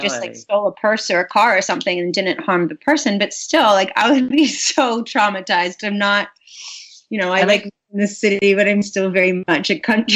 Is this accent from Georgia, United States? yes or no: yes; Georgia, United States; now in Malibu, United States; growing up in Georgia and seeing 90210, I mean, that was like California.